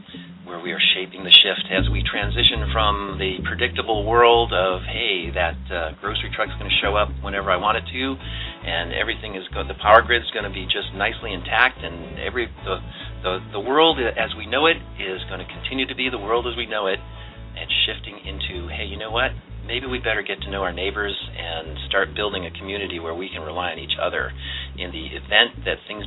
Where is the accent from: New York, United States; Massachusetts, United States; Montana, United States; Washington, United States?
New York, United States; now in California, United States; which is the same year that I came to California from Western New York.